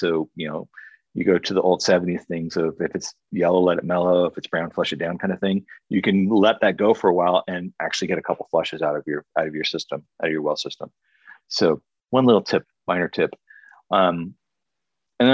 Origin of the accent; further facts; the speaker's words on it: San Francisco, California, United States; We, you know, I grew up in San Francisco.